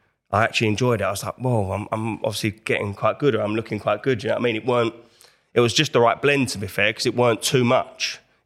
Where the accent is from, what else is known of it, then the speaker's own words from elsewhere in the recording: Enfield, London, United Kingdom; I'm in from Enfield, North London. That was from that area.